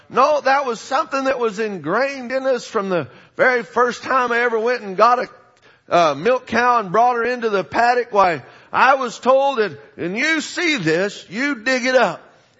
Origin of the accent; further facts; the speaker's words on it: Southwest, United States; I was raised in the Southwest and very familiar with this pestilence.